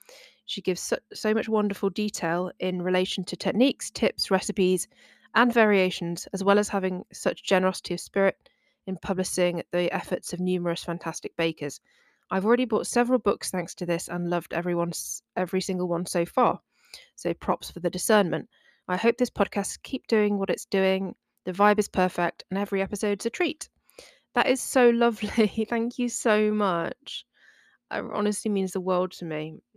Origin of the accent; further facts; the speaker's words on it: United Kingdom; speaking as a British person